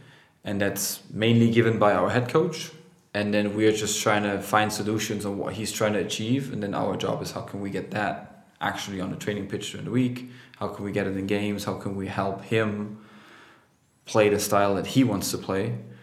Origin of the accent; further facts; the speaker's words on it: Dresden, Saxony, Germany; English is a second language; So after I transferred back to Dresden, which is my hometown, and continued my second year of university